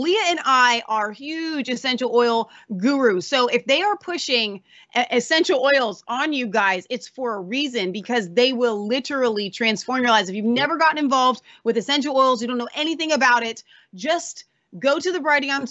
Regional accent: Cincinnati, Ohio, United States; We're from Cincinnati. We drove down there that night.

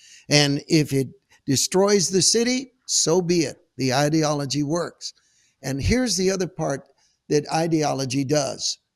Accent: San Francisco, California, United States; San Francisco is my hometown. It's been destroyed.

